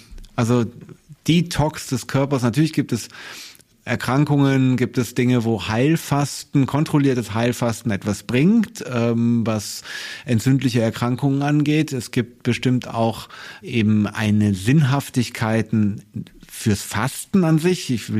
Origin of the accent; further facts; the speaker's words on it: North Rhine-Westphalia, Germany; Ich komme aus dem Rheinland, deswegen, ich komme zwar auch aus einer Biertrinkerregion, aber eher Altbiertrinker.